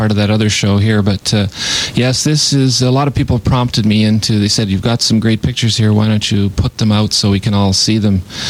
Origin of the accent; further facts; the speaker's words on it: Kelowna, British Columbia, Canada; now in Bridgewater, Canada; I grew up in Kelowna, B.C., the heart of the Okanagan Valley. Yeah, I moved to Nova Scotia in 1982, bought some land down in Shelburne County, mm-hmm. then moved up to Bridgewater at the end of the 80s.